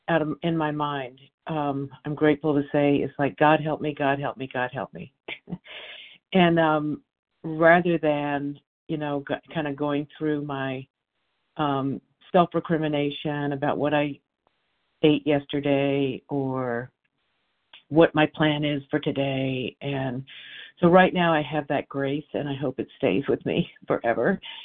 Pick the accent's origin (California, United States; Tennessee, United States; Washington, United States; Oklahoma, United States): Washington, United States; I'm from Washington State.